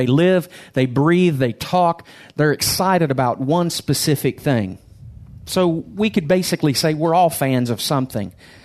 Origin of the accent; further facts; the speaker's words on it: Cincinnati, Ohio, United States; I grew up in Cincinnati, and when I moved down south